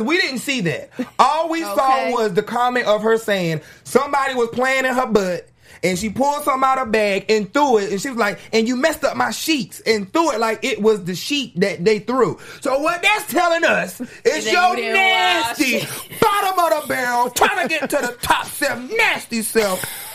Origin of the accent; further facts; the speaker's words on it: Decatur, United States; No, I'm from Decatur where the grass is greater, and you flew here, and I grew.